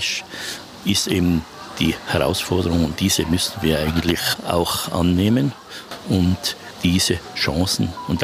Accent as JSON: {"language": "German", "region": "Tyrol", "country": "Austria"}